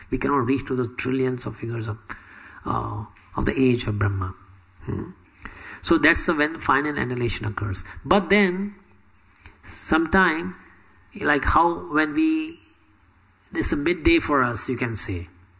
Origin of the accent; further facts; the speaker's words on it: Spain; You know, like in Spain, I'm coming from Spain, so it's very common there.